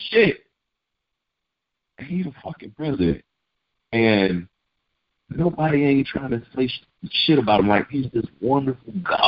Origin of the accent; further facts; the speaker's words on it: United States; I'm from here, United States.